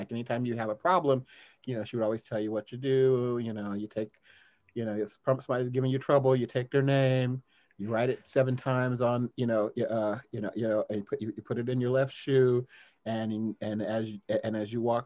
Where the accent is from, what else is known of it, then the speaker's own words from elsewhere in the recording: Atlanta, Georgia, United States; born there; I was born in Atlanta, Georgia.